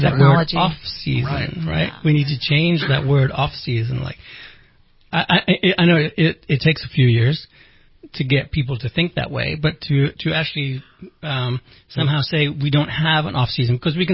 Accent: Amsterdam, North Holland, Netherlands; Like I grew up in Amsterdam where they're known for their ice skating.

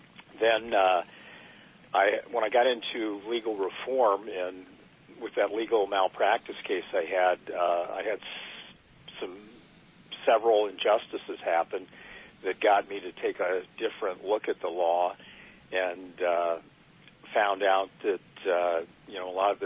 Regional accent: Sarasota, Florida, United States; I grew up in Sarasota, Florida. Went into the United States Air Force.

